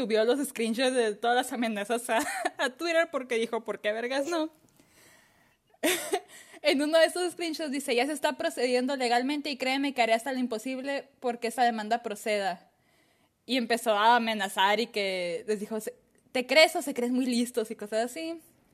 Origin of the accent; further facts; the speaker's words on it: Sonora, Mexico; Yo soy de Sonora, güey.